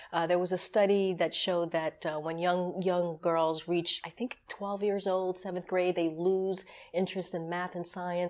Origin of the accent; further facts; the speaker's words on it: New York, United States; And I grew up in New York, and that was the thinking when I was in my young years.